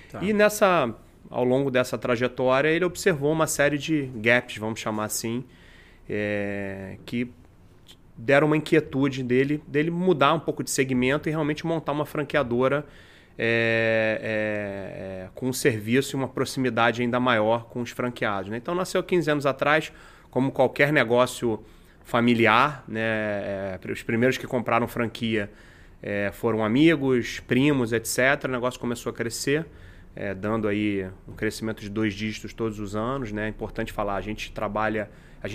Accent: England, United Kingdom; also born or lived in Dominican Republic; mãe brasileira, pai italiano, crescido na Inglaterra.

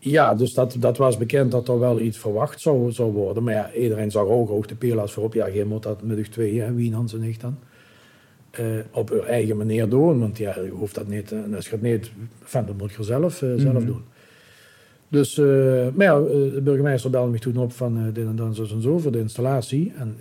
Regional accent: Beek, Limburg, Netherlands; ik spreek natuurlijk een ander dialect. Hè. Ik ben uit Zuid-Limburg, goed Beek.

